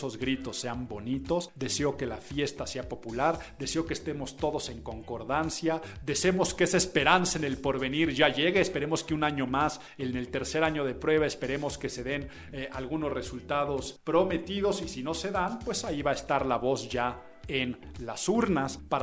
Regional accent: Mexico; Como mexicanos, cuando dices mezcal, sientes correr por tus venas cultura, tradición, raíces

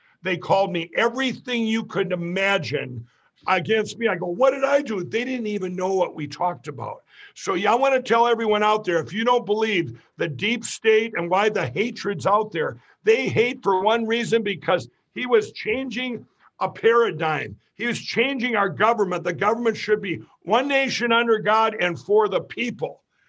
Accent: Minnesota, United States; because like in my home state of Minnesota, there's 9 Democrat mayors that switched in northern Minnesota

